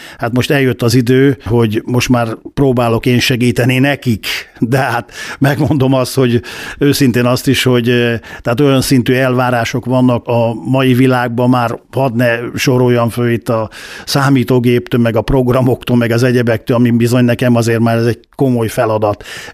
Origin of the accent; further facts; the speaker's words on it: Kiskunhalas, Bács-Kiskun, Hungary; én kiskunhalasinak vallom magamat, itt születtem, itt dolgoztam, itt éltem.